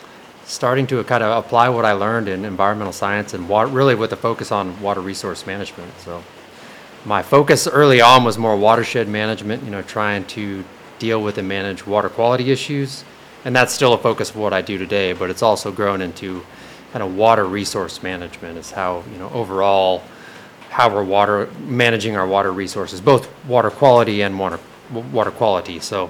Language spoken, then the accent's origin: English; San Antonio, Texas, United States; now in San Marcos, United States; You know, I grew up in San Antonio, so, you know, our local rivers of Central Texas were my stomping grounds